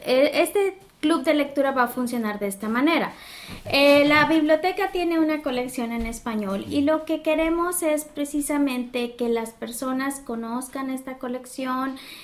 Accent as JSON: {"language": "Spanish", "country": "Mexico", "said": "los que somos de México que traemos la credencial de lector"}